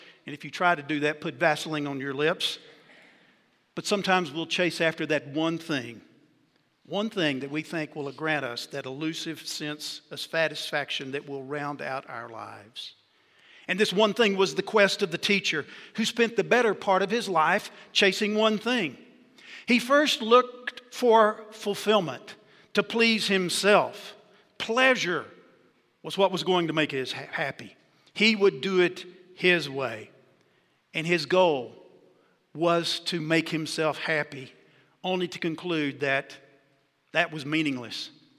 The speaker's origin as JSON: {"language": "English", "town": "Jacksonville", "region": "Texas", "country": "United States", "tie": "born or raised there", "said": "I'm very proud of my hometown of Jacksonville, Texas, in the Piney Woods, halfway between Lufkin and Tyler."}